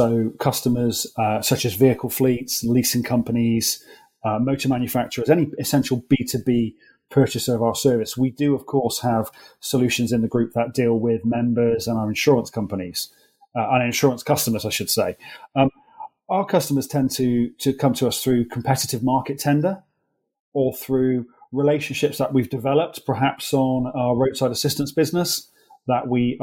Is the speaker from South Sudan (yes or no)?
no; Wales, United Kingdom; now in Bristol, United Kingdom; Okay, so I live in Bristol in the UK, and despite my accent, I'm Welsh.